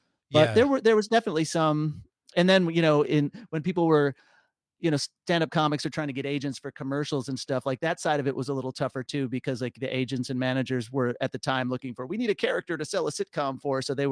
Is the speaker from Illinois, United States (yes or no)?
yes; Waukegan, Illinois, United States; But so I grew up in Waukegan, Illinois, which is about 10 miles south of Kenosha. So we're really close to the Wisconsin border.